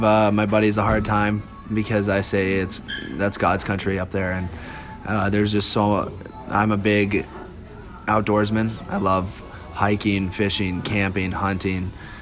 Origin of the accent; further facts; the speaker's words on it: Alaska, United States; I remember growing up in Alaska, and you know, my buddies and I, we get done with school or on the weekends